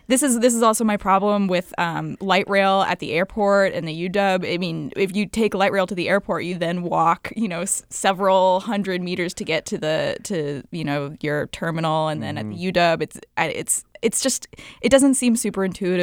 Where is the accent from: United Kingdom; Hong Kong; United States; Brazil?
United Kingdom; England; I actually did spend part of my childhood in England.